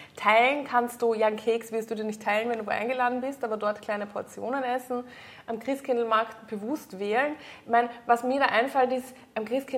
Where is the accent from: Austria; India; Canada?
Austria; Carinthia; bei uns in Kärnten